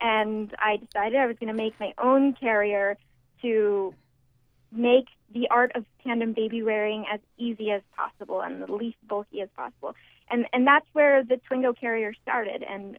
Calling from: Washington, District of Columbia, United States; From Washington, D.C.

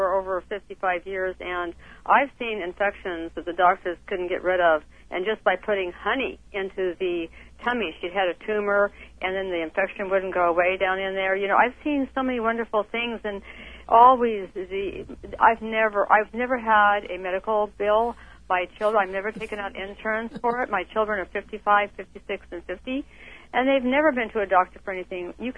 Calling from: Ventura, California, United States; Right here in Ventura.

